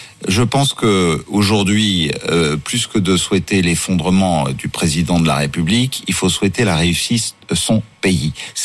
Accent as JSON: {"language": "French", "country": "France", "said": "parce que nous sommes Français. On est Français."}